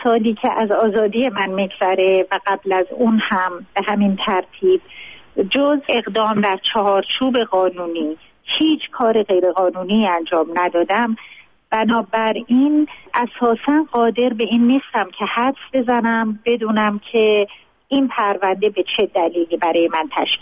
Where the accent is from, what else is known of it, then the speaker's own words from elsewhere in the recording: Iran; چون هر دوی ما ایرانی هستیم